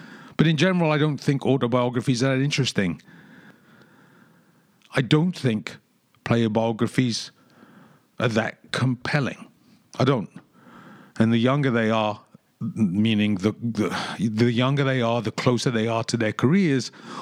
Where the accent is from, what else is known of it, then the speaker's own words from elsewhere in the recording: London, United Kingdom; That saying was drummed into me when I was a kid growing up in London, waiting for the number six double-decker to go from Hackney all the way across to Kensal Rise.